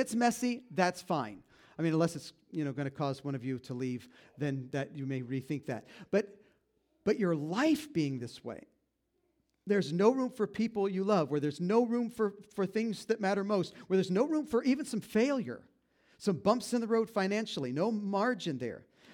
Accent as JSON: {"language": "English", "country": "United States", "said": "I'm American. I'm born in USA."}